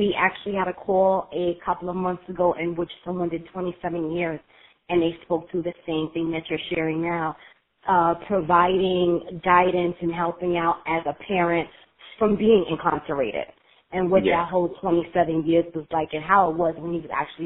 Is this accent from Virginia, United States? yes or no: no; Brooklyn, New York, United States; I'm a Brooklynite as well. Go Brooklyn, BK all day.